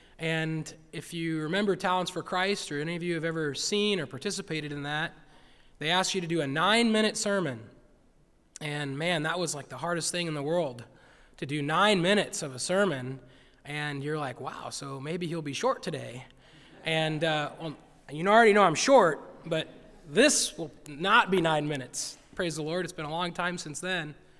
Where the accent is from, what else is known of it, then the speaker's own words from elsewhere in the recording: Williamsburg, United States; I'm from Williamsburg.